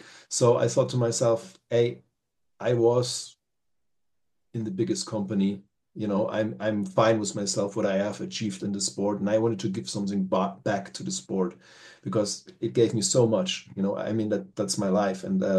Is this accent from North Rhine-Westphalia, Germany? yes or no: no; Nuremberg, Bavaria, Germany; English is a second language; in Esselstorf, Parsberg, close to the city in Nuremberg, where my hometown is.